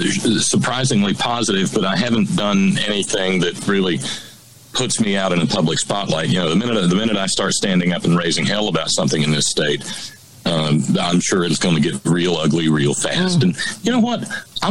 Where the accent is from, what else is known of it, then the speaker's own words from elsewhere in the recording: Alabama, United States; I had gone back to my hometown in Alabama last year.